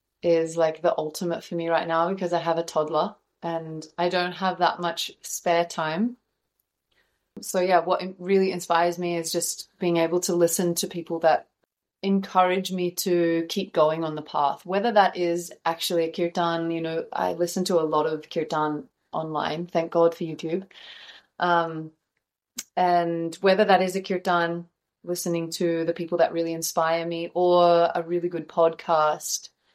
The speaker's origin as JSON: {"language": "English", "country": "Australia", "moved": "as an adult", "said": "I'm originally from Australia, so coming over was very easy, you know, a 7-hour flight."}